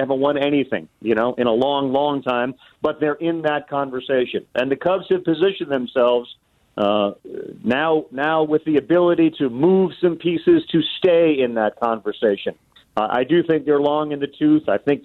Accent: Massachusetts, United States; When I grew up in Massachusetts in the suburbs of Boston

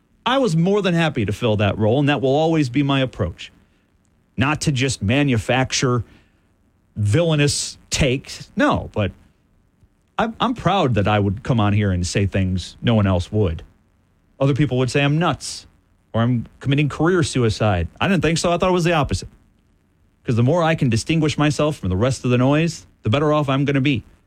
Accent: Illinois, United States; I grew up essentially in Chicago. An hour and a half from Chicago, surrounded by Chicago fans.

